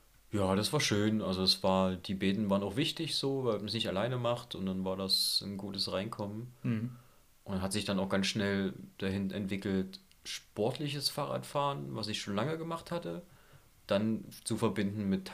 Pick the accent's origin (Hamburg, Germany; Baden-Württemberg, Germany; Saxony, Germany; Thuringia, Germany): Saxony, Germany; Dresden; born or raised there; also born or lived in Zwickau / Wolgast